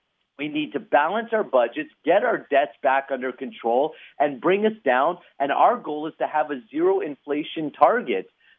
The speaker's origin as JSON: {"language": "English", "country": "Canada", "said": "And as a Canadian small business owner, we will get out of your way so you can run your business."}